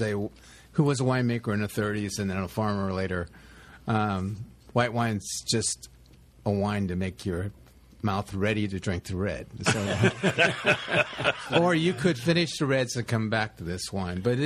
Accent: Dry Creek, California, United States; Well, we're at the end of Dry Creek Valley, and we grew up in Dry Creek.

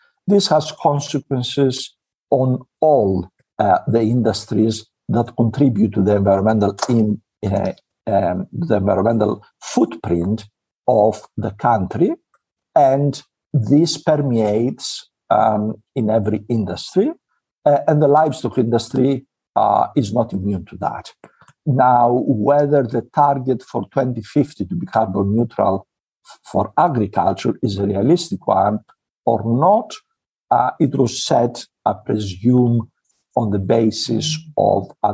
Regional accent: Greece; also born or lived in United Kingdom; I grew up in Greece, but I studied in the UK.

